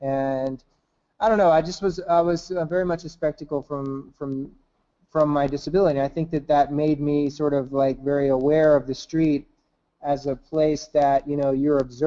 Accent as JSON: {"language": "English", "town": "Pittsburgh", "region": "Pennsylvania", "country": "United States", "tie": "born or raised there", "said": "I grew up in Pittsburgh. I was going into old abandoned steel mills and pulling out all this stuff"}